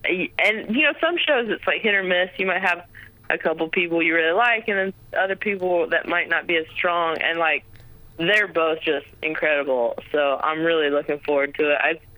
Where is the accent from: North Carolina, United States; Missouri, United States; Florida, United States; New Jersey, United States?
North Carolina, United States; accent: southern; Well, thank you. I'm from North Carolina.